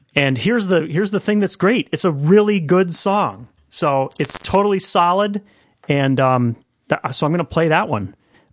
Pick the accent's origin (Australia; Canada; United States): Australia; I keep listening to it in the context of, you know, being Australian and … connection.